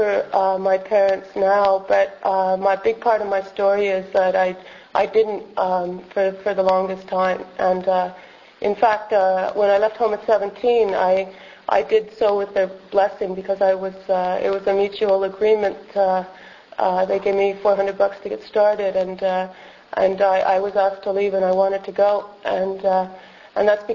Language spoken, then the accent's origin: English; Shawinigan, Quebec, Canada; born there; I was born in Shawinigan in Quebec, just a little bit up further north. My parents are simple people from the Maritimes.